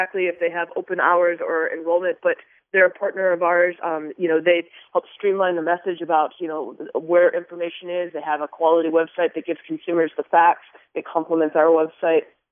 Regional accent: Kalamazoo, Michigan, United States; I was just talking to an individual the other day in my hometown of Kalamazoo

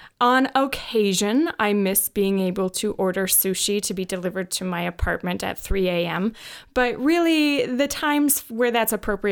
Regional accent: Midwest, United States; now in Orange City, United States; I grew up in the Midwest. I've lived in a lot of places. I've lived in the Quad Cities, the Twin Cities, the Windy City, and now Orange City.

